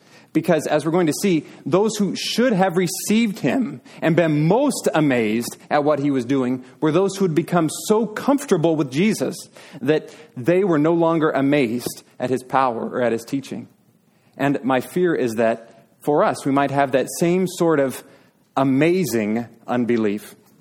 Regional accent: Wyoming, United States; I thought, that's my hometown. I could almost see my house in the background. I thought, and there's just these beautiful mountains that stretch from horizon to horizon. And you think, why would anybody live in flat, hot Texas? And then I remember what December and January are like in Wyoming

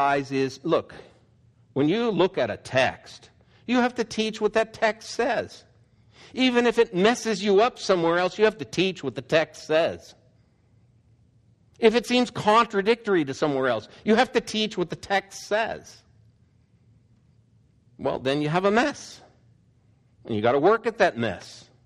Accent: Portland, Oregon, United States; One was from my hometown, Portland, Reed College. In fact, my house was just up the street from it.

